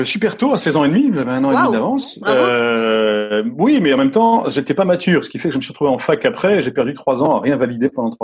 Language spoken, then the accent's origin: French; Grand Est, France; born there